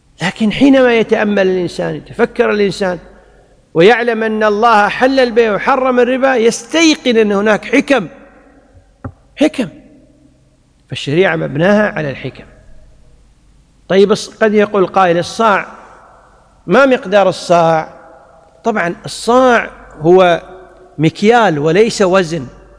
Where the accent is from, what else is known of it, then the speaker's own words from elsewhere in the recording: Kuwait; يعني مثلا عندنا في الكويت غالب قوت الناس